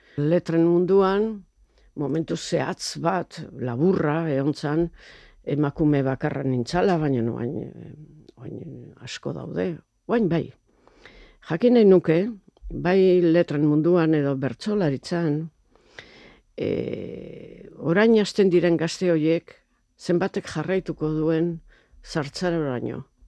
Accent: Hondarribia, Basque Country, Spain; gure ni ondarbitarra naiz. Gure herrian ez didate festetan berdintasunean parte hartzen uzten.

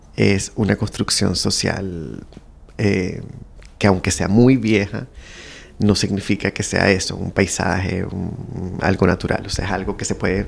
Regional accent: Barranquilla, Atlántico, Colombia; Bueno, yo soy de Barranquilla, en Colombia.

